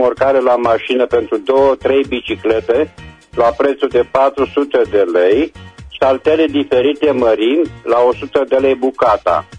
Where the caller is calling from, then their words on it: Reșița, Caraș-Severin, Romania; sunt din Reșița